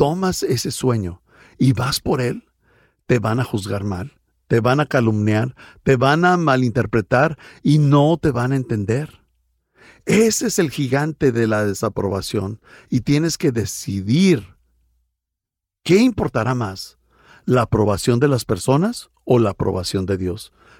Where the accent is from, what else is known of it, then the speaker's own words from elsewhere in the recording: California, United States; bueno, yo soy un californiano, pero fui al seminario en el estado de Texas.